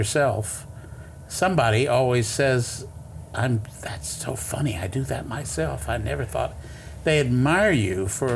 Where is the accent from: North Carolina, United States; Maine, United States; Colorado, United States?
North Carolina, United States; Raleigh; I was in Raleigh, my sister's hometown, my hometown, and I was doing readings